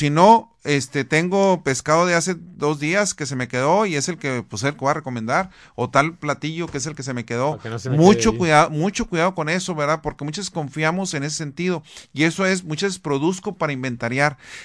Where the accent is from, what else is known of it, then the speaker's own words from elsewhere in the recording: Chihuahua, Mexico; en el estado de Chihuahua, de donde soy originario.